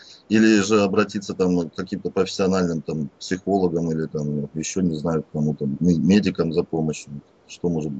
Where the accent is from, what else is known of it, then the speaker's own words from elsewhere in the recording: Podolsk, Moscow Oblast, Russia; я алкоголик из Подольска.